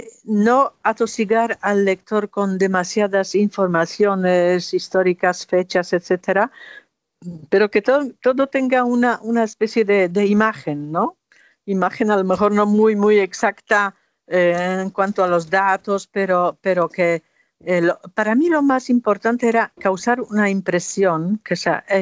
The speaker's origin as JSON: {"language": "Spanish", "town": "Warsaw", "region": "Masovian Voivodeship", "country": "Poland", "second_language": "Spanish", "said": "la ciudad de Cracovia, que no es mi ciudad, porque yo soy de Varsovia"}